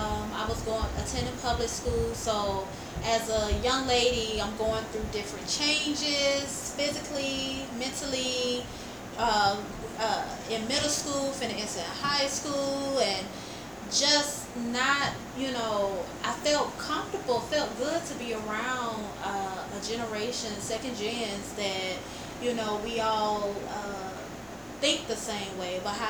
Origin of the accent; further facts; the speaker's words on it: Atlanta, Georgia, United States; Growing up in Atlanta, born and raised, it was time for a change.